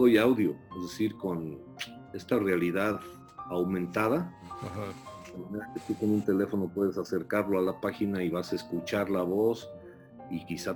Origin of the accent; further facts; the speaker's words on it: United States; Porque yo crecí en Estados Unidos y esto tiene que ver con mi infancia.